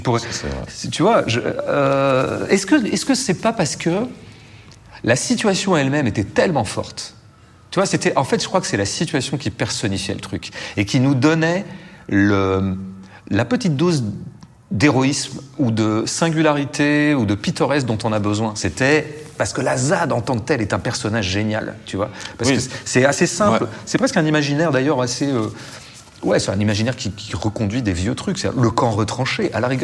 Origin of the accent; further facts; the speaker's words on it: Nantes, Pays de la Loire, France; moi je dis Nantes, je suis nantais, donc j'essaie de ramener ma fierté